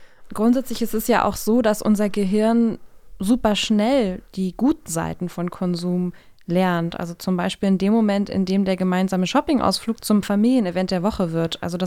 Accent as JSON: {"language": "German", "region": "Berlin", "country": "Germany", "tie": "born or raised there", "said": "ich bin in Berlin-Mitte zur Schule gegangen"}